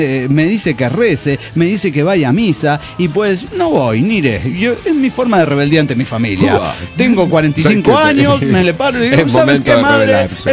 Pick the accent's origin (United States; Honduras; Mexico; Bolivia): Mexico; Guadalajara, Jalisco; de Guadalajara, antes Ciudad de México.